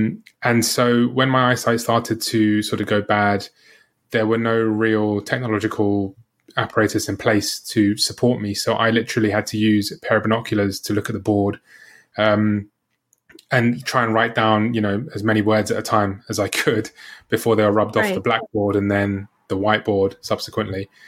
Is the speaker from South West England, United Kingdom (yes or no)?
no; London, United Kingdom; I am from London, England, born and raised.